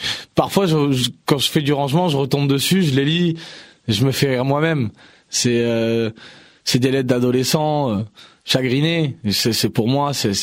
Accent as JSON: {"language": "French", "town": "Bordeaux", "region": "Nouvelle-Aquitaine", "country": "France", "tie": "born there", "lives_now": "Paris, France", "said": "Je suis né à Bordeaux. Oui. Je suis né à Bordeaux. Maintenant, j'habite Paris, effectivement."}